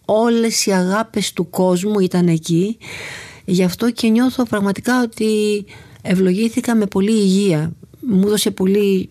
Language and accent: Greek; Thessaloniki, Central Macedonia, Greece; born there